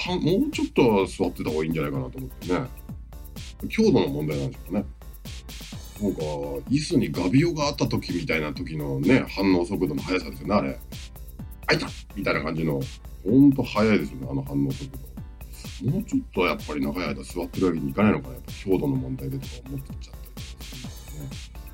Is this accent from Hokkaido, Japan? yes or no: yes; Hokkaido, Japan; 僕も北海道出身なんでね、まあ、そだねと嬉しいなと思います